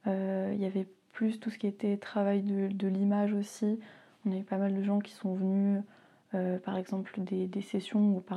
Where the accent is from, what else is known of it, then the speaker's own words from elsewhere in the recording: Pabu, Brittany, France; j'ai 21 ans et je viens de Pabu.